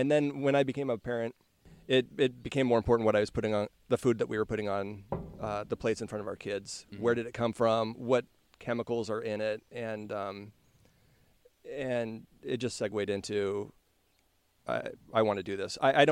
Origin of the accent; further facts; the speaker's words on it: Alaska, United States; I am from Alaska.